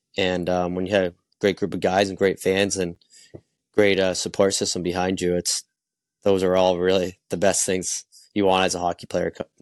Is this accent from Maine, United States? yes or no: yes; Maine, United States; So I actually played juniors in my hometown, and then I played college in my hometown as well at UNE.